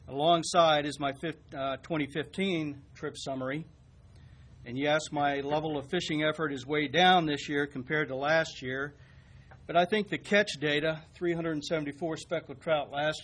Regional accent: Virginia, United States; I grew up in and around the Lynn Haven River

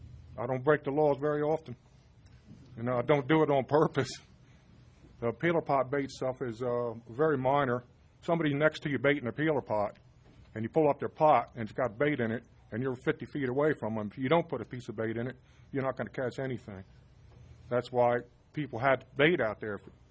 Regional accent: Baltimore, Maryland, United States; I came from Baltimore.

